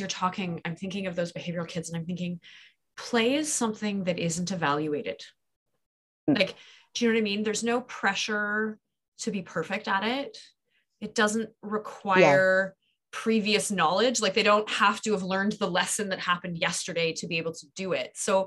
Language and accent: English; Ottawa, Ontario, Canada; I grew up in Ottawa and I remember the big snow mounds that would be made at the end of my driveway.